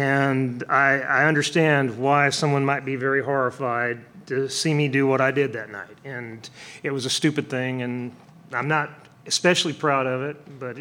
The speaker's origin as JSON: {"language": "English", "town": "Paris", "region": "Île-de-France", "country": "France", "said": "I mean, I'm Paris, France, but I identify as a Southerner because that's the part of me that comes out when I'm doing this stuff."}